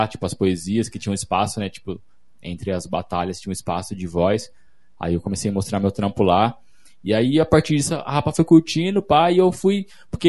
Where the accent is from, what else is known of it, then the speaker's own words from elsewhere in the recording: Piracicaba, São Paulo, Brazil; Sou de Piracicaba, comecei no rap assim